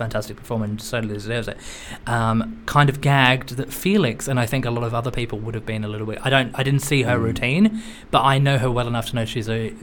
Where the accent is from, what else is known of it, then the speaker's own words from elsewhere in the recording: Australia; I'm Australian.